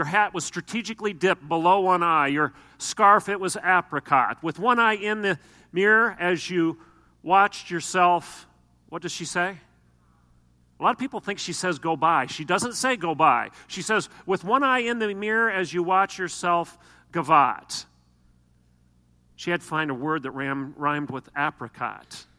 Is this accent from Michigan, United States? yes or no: yes; Michigan, United States; now in Bartlesville, United States; I bring greetings from the north, Bartlesville, Oklahoma. I'm actually from Michigan, so I could scare you to death and bring some snow.